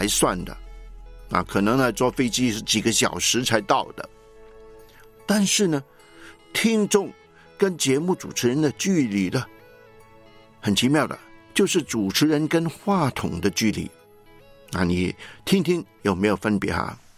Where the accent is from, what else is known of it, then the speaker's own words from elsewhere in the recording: China; 我们中国人说了啊，酒逢知己的千杯少啊，话不投机呢就半句多了。